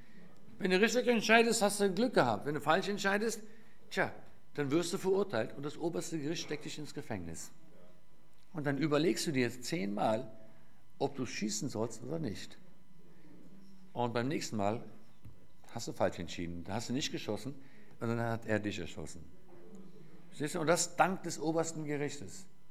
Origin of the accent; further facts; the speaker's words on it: Tel Aviv, Tel Aviv District, Israel; ich komme aus Tel Aviv, ich wohne nicht hier in Frankfurt.